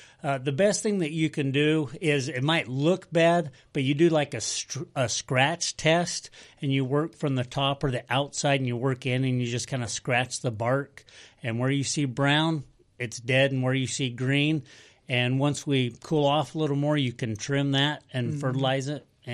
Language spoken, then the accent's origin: English; Utah, United States; moved away; Well, I'm from Utah.